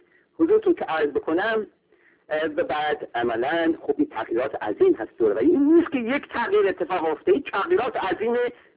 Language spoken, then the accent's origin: Persian; Iran; به نظر من به عنوان یک ایرانی حتی وقتی به زاپاتا نگاه میکنیم